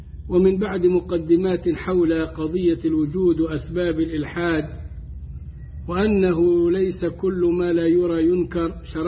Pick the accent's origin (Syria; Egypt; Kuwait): Egypt; نحن عندنا مثلا كمصريين